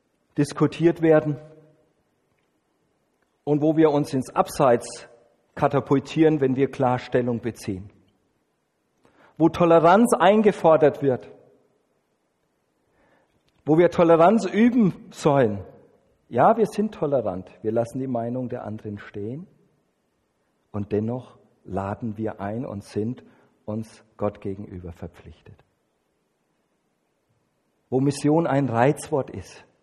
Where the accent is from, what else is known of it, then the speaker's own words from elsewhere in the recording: Germany; okay, ich komme aus Deutschland, bin da der Exot gewesen bei Ihnen